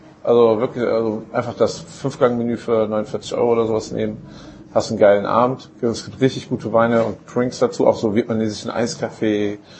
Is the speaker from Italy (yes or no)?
yes; Italy; Und das war als Italiener ziemlich gut, ne?